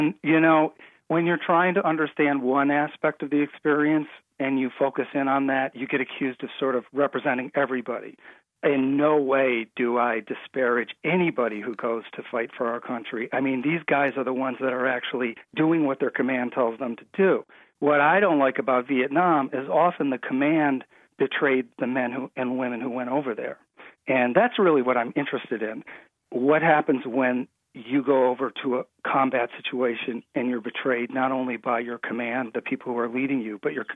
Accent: Kalamazoo, Michigan, United States; I grew up in Kalamazoo. My family is several generations in Michigan. I spent part of my time up in Petoskey.

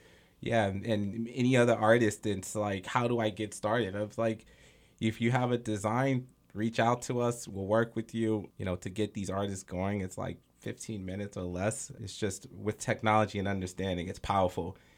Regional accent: Oklahoma, United States; I grew up in Oklahoma. My father was the first Black police officer in Oklahoma, and he's been through a lot and really taught me how to fight my battles.

